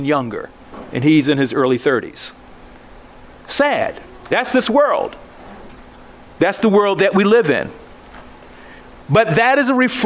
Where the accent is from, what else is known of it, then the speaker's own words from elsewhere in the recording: Baltimore, Maryland, United States; I grew up in Baltimore. Baltimore was the murder capital of the United States for umpteen years.